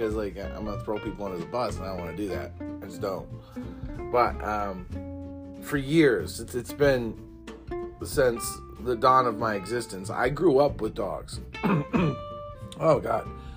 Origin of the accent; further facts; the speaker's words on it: Arizona, United States; I grew up in Arizona, all right, in the beating sun of Arizona